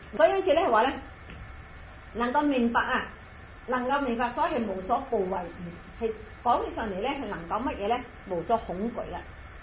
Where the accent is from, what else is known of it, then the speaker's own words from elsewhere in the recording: China; 所以咧我哋中國人學空咧係好麻煩